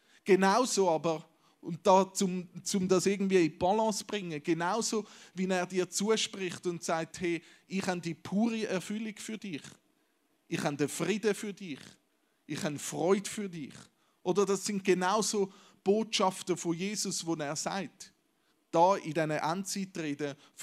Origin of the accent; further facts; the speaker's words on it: Switzerland; als Schweizer in einer Zeit leben, wo es uns endlich finanziell und rein körperlich so gut geht, oder?